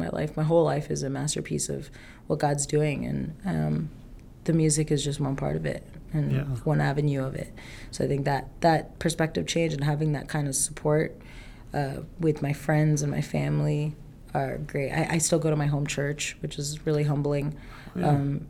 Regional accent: South India, India; I mean, I'm South Indian, so they're very blunt.

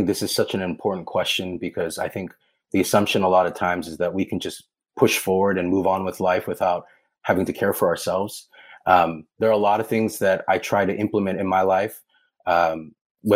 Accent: United States; growing up in an immigrant family, the challenges that come with that growing up in America.

